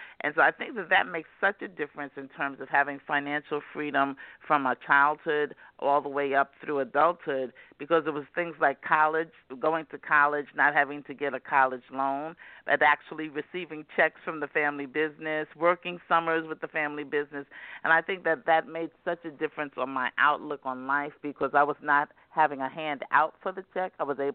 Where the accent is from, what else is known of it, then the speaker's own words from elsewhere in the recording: New York City, New York, United States; So I was born in Harlem, raised in Harlem in the Bronx.